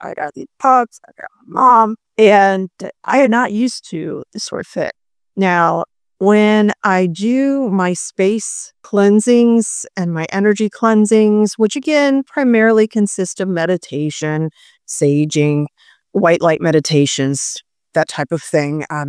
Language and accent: English; Florida, United States; You know, he lived in Missouri. I grew up in Florida.